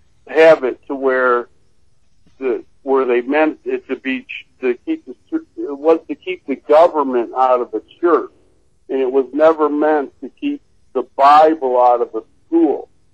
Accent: Rochester, Michigan, United States; now in Fenton, United States; I'm originally from Rochester, but I'm living up in Fenton for the time being.

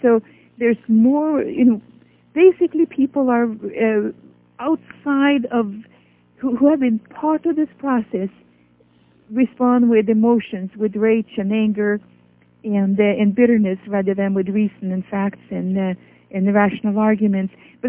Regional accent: Norway; moved away; since I grew up in Norway, and we lived in peace and freedom

